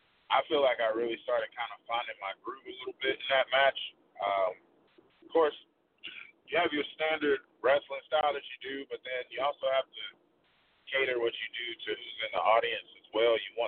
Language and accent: English; North Carolina, United States; also born or lived in Atlanta; I was born in Atlanta, but I've spent most of my time in North Carolina. So a lot of my people from Atlanta give me a hard time about being a Panthers fan